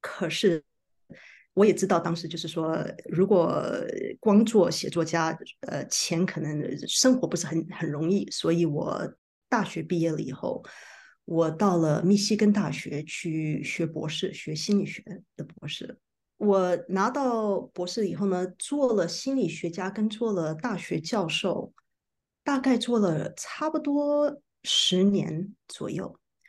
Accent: New York, United States; Chinese is a second language; also born or lived in Taiwan; 我是台湾生的，大概9岁的时候，8岁的时候，我是全家从台湾搬到纽约，所以我是纽约长大的。我中文不是很好，就是这个原因，因为我是，大部分是搬来美国以后就开始讲英文。

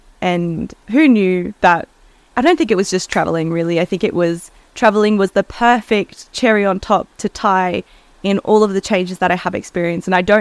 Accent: Melbourne, Victoria, Australia; So I grew up in Melbourne. I never felt like I fit in.

